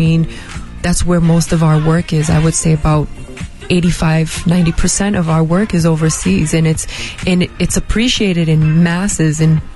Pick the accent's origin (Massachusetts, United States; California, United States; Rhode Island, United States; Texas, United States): Rhode Island, United States; Oh, I grew up in the clubs. You know, growing up in Rhode Island, it was actually my gay friends who took me out to clubs